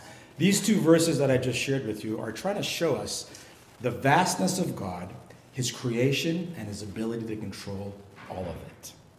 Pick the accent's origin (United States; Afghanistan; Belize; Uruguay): Belize; born there; I was born in Belize. I grew up in a Christian home. My dad was a headmaster in Belize. He immigrated to Canada at about 50.